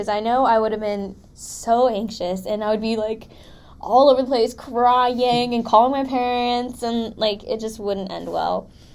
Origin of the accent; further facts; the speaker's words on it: Philippines; because I'm Filipino, and she's like the typical Filipino grandma